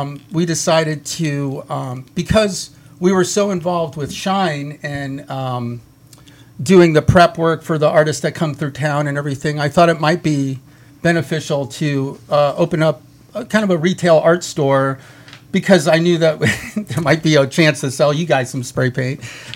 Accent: New York, United States; I am from New York as well. it's just like an Italian kid from New York that likes to paint.

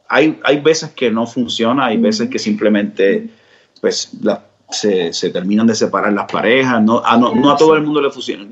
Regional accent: Puerto Rico; yo digo Puerto Rico porque soy de Puerto Rico y así fue que me crié.

